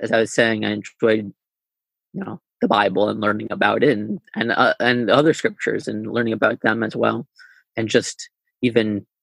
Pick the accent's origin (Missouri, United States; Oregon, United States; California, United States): Missouri, United States; Independence; now in Guelph, Canada; I grew up mostly in Independence, Missouri, where I am actually currently waiting out this global pandemic with my family. But generally speaking, currently live in Guelph, Ontario, Canada.